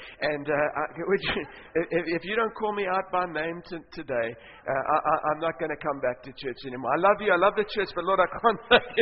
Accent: South Africa; It's great to be in Australia. I come from South Africa.

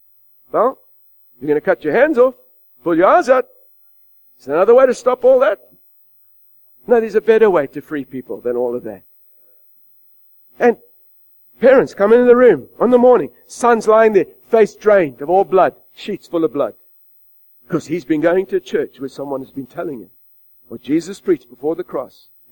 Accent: Adelaide, South Australia, Australia; I grew up in Adelaide. It was a very religious city, very secular city, but full of legalistic laws.

